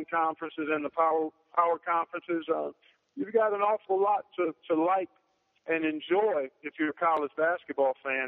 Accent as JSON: {"language": "English", "town": "Cleveland", "region": "Ohio", "country": "United States", "tie": "born or raised there", "said": "I was pretty much locked into staying reasonably close to my hometown of Cleveland."}